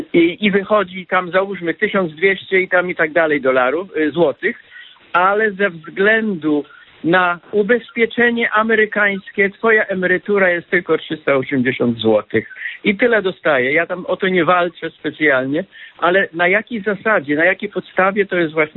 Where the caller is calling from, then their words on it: United States; also born or lived in Poland; ja dzwonię ze Stanów Zjednoczonych. Chciałbym odnośnie emerytury się spytać, bo ja wyjechałem z Polski już dosyć dawno i mam przyznaną w sumie emeryturę